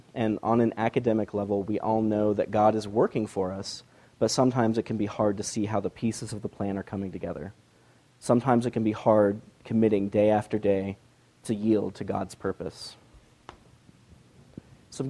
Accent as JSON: {"language": "English", "town": "San Antonio", "region": "Texas", "country": "United States", "said": "I am from San Antonio, Texas. We have a pretty good basketball team out there"}